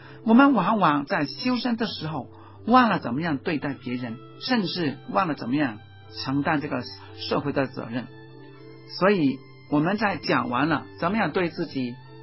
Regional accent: Hong Kong; 对我这个香港人来说，我一方面是中国人，另一方面也是香港人，我同时要肯定我香港人跟中国人的身份。

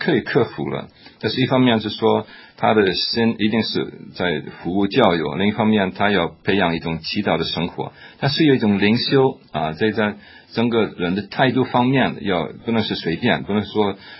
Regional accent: Netherlands; Chinese is a second language; 那另一个准备比如说我是一个荷兰人

